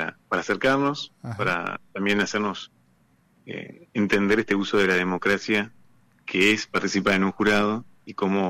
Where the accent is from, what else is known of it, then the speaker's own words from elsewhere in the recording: Argentina; esos derechos que tenemos como ciudadanos argentinos